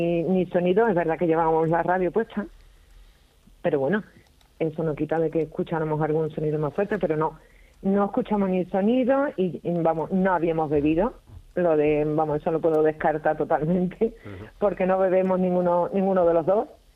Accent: Cartaya, Andalusia, Spain; en la zona de, en el término municipal de mi pueblo de Cartaya, les ha pasado aquí también gente que yo conozco

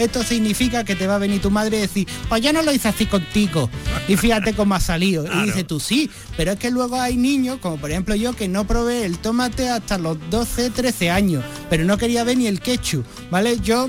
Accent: Andalusia, Spain

